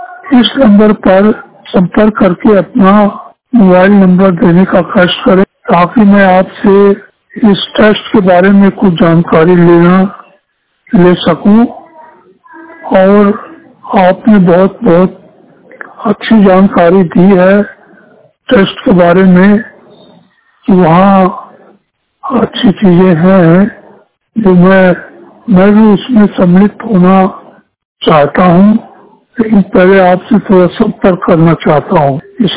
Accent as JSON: {"language": "Hindi", "town": "Satna", "region": "Madhya Pradesh", "country": "India", "said": "मैं दृष्टि बाधित जिला सतना मध्य प्रदेश का निवासी हूँ।"}